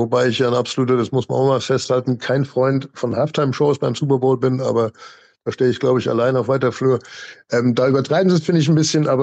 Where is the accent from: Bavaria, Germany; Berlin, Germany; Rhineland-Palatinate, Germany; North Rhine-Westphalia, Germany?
Rhineland-Palatinate, Germany; Mainz; Da gab es noch Amis bei uns in Mainz.